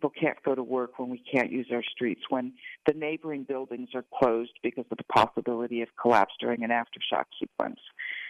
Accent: California, United States; I grew up in California. One of my earliest memories is an earthquake.

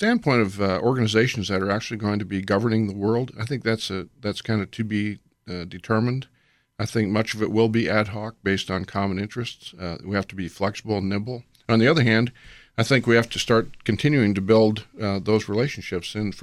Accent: United States; this is not because I'm an American

